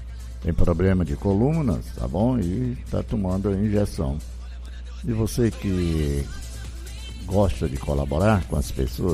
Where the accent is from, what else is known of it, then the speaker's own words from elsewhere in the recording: Brasileia, Acre, Brazil; Muito obrigado todos vocês da minha terra querida, minha terra natal, Brasileia.